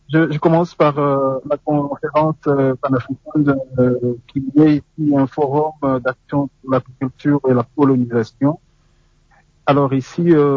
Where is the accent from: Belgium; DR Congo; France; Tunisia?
DR Congo; Ici, chez nous, en RDC